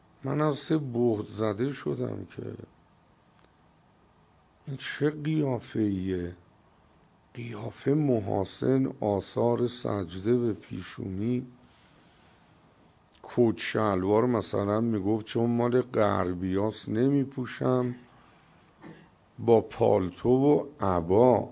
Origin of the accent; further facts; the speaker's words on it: Tehran, Tehran Province, Iran; گو اهل کجایی؟ گودم تهرون. گو چی کار میکنی؟ گودم قوم طلبم، درس میخونم.